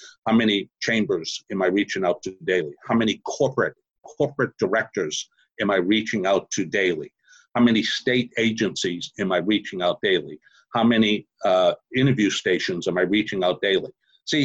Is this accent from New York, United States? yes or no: no; Houston, Texas, United States; and I'm from Houston, Texas, right? And I'm in Mumbai.